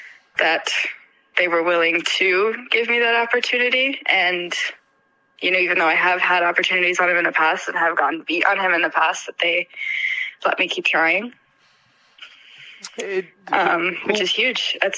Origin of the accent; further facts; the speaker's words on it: Colorado, United States; Well, I grew up in Colorado. I learned how to gallop race horses in France.